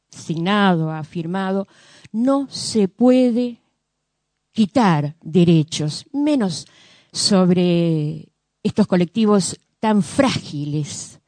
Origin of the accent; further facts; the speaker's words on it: Argentina; Señores, somos los argentinos del 1810.